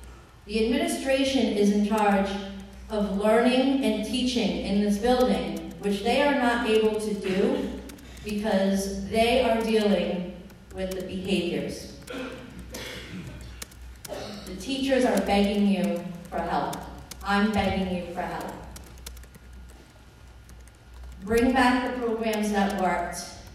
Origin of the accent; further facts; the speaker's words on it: Bristol, Rhode Island, United States; I have strong ties to this community. I grew up in Bristol and Warren. All my family still lives here.